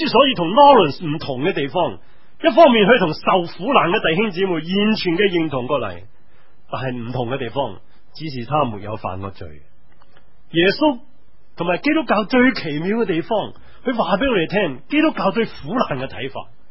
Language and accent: Chinese; China; 其实不单止犹太人，我们中国人何尝不是？在我们中国，你打开你中国历史来看看，几多屠杀？